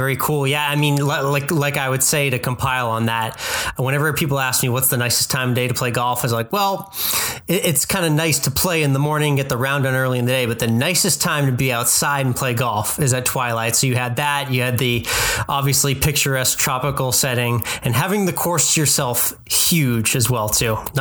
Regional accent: Northeast, United States; I grew up in the Northeast as well. And everyone up there knows that, you know, certain sports are for certain seasons.

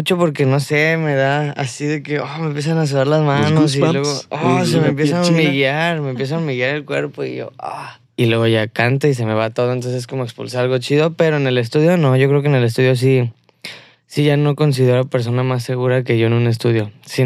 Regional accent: Mexico; yo no soy de aquí, pa, ¿sabes? O sea, yo soy mexicano.

